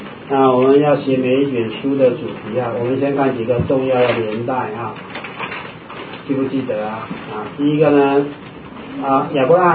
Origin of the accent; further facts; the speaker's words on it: China; 像我们中国人算岁对不对哈？